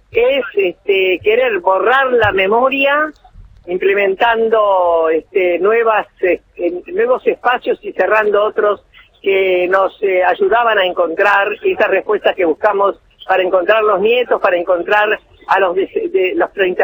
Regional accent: Argentina; somos parte de un país, no somos solo abuelas de Plaza de Mayo, somos argentinas y sufrimos por todo argentino que tiene carencia.

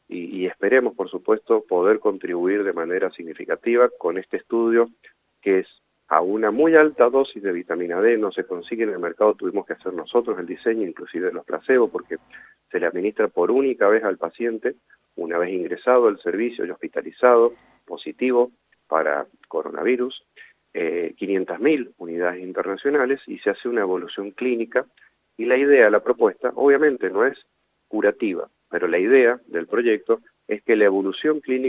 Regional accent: Mendoza, Argentina; Entonces decidí yo, como mendocino

